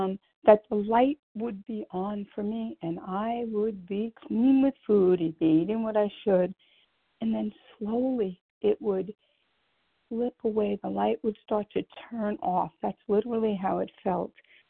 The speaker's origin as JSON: {"language": "English", "region": "New York", "country": "United States", "said": "Yes, it's … I am from New York."}